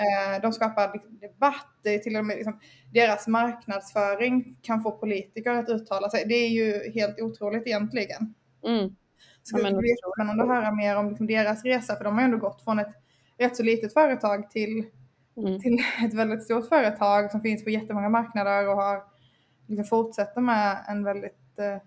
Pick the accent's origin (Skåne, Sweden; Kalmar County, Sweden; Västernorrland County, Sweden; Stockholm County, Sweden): Skåne, Sweden; born there; now in Gothenburg, Sweden; Jag är ju född i Skåne men har flyttat till Göteborg. Men jag har inte lagt till med någon Göteborgsdialekt.